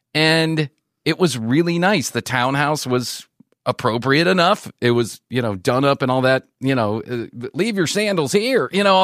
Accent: Chicago, Illinois, United States; And listen, as much as I am an Irish boy from Chicago and always will be, I can play with the rednecks.

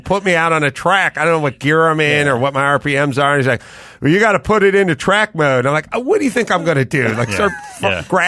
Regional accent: North Hollywood, California, United States; And then I'm from North Hollywood, so I'm like, well, everyone from New Zealand is fun nuts.

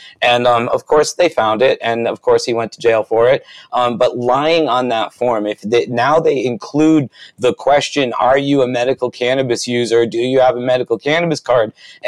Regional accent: Rhode Island, United States; I'm from Rhode Island

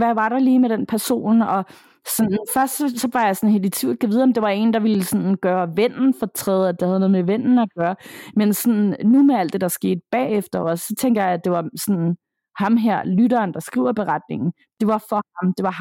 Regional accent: Tappernøje, Zealand, Denmark; Men der, hvor jeg er vokset op, det er nede meget sydpå landet. Ikke helt Lolland-agtigt. Men en lille bitte by, der hedder Tappernøje.

